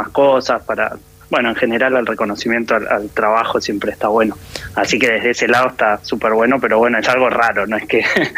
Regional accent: Argentina; yo soy argentino, también sí.

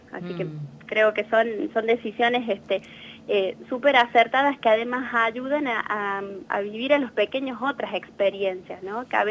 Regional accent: La Rioja, Argentina; soy de La Rioja, efectivamente.

